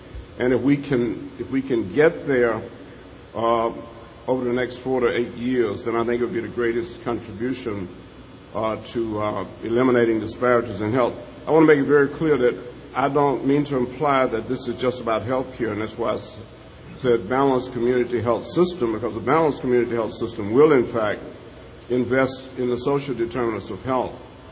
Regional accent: Alabama, United States; I grew up in the South, in Alabama, and I was a teenager when the civil rights movement sort of started

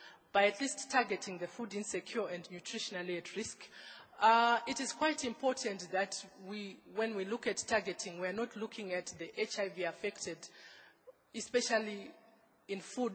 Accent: Zimbabwe; It's unfortunate I come from Zimbabwe

